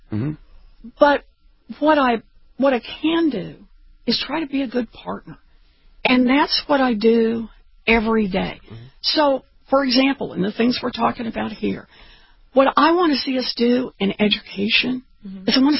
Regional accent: Oklahoma, United States; So I grew up in Oklahoma.

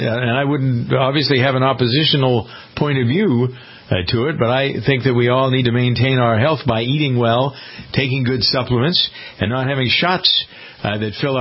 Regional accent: Framingham, Massachusetts, United States; the world headquarters for Staples, TJ Maxx, and Bose is in Framingham, my hometown.

